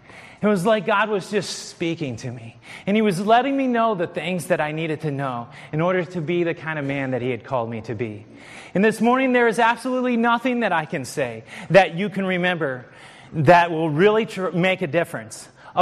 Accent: Florida, United States; I grew up in Southwest Florida, and he's representative there.

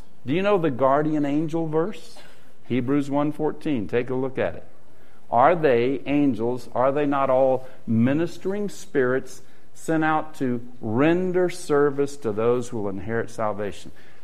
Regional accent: the South, United States; Look, I grew up in the South

